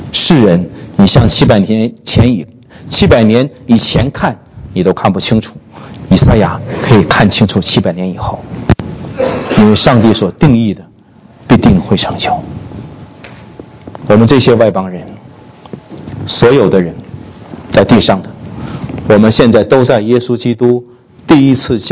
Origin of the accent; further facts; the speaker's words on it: China; 包括今天我们中国人，极多的中国人都有机会认识耶稣，有机会得救。